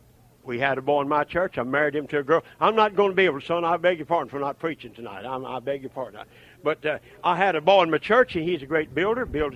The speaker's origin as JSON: {"language": "English", "region": "Oklahoma", "country": "United States", "said": "but I come from Oklahoma, and my uncle had to build a fort under his to move it."}